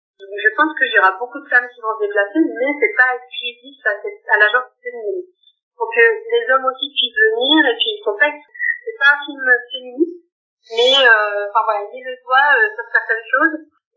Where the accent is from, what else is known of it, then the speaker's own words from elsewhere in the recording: Briançon, Provence-Alpes-Côte d'Azur, France; je suis de Briançon